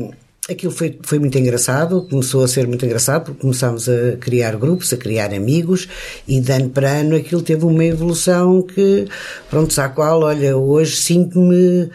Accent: Lisbon, Portugal; born there; now in Ílhavo, Portugal; eu nasci em Lisboa, conheci um rapaz que era de Ílhavo, entretanto caso-me com ele em Lisboa e venho para Ílhavo.

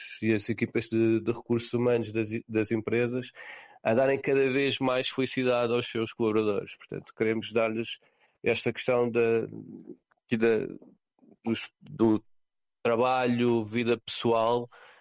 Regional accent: Sintra, Lisbon, Portugal; Eu sou de Sintra.

